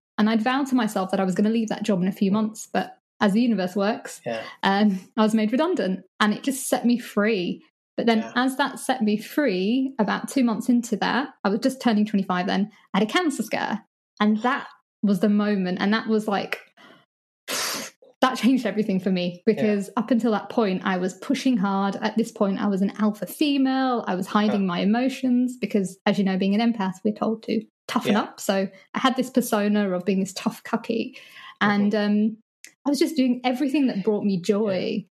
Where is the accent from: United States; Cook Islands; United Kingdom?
United Kingdom; born there; So growing up in the UK, so I'm born to Indian parents. Both my parents are immigrants who came to the UK in like the early 60s. Okay. But so I'm British born.